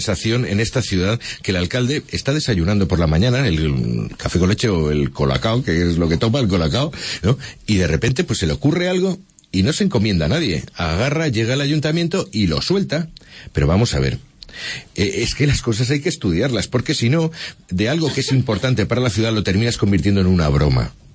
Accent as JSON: {"language": "Spanish", "town": "Alicante", "region": "Valencian Community", "country": "Spain", "said": "los alicantinos nos merecemos"}